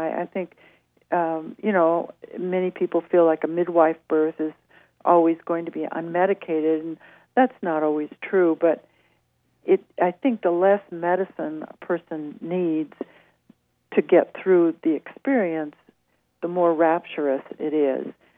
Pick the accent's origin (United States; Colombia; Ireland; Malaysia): United States; West Coast; So I'm actually from the West Coast.